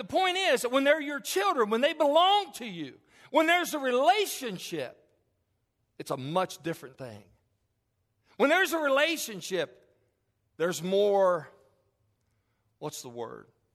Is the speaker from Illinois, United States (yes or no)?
no; Kentucky, United States; growing up in Kentucky with my grandmother and grandfather